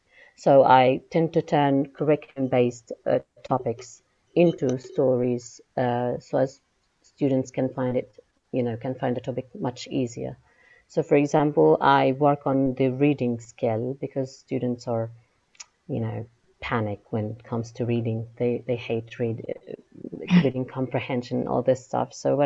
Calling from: Gaza, Gaza Strip, Palestine; English is a second language; I'm joining in from Gaza, Palestine.

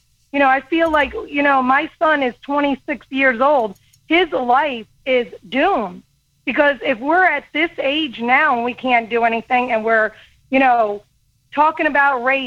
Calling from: Georgia, United States; I'm calling from Georgia.

